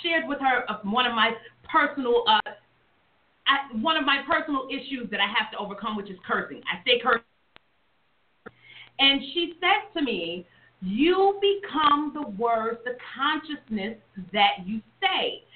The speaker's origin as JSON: {"language": "English", "town": "Brooklyn", "region": "New York", "country": "United States", "lives_now": "Tennessee, United States", "said": "You know, I'm from Brooklyn, New York. I live in Tennessee."}